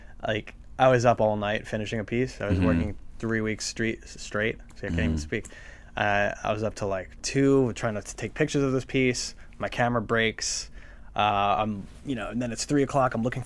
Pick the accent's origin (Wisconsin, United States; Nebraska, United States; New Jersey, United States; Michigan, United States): New Jersey, United States; also born or lived in Brooklyn; I was born in Brooklyn. I was raised in Jersey. I moved to Brooklyn. Now I'm in Jersey, and now I'm going to go to California.